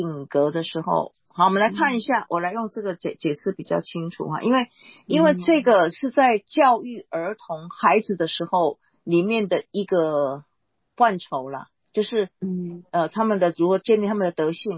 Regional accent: Taiwan; 因为我们台湾人念德行了，我如果念行就错了，但是我知道你们念行哈

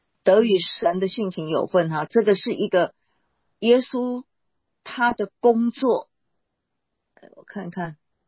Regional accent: Taiwan; 因为我们台湾人念德行了，我如果念行就错了，但是我知道你们念行哈

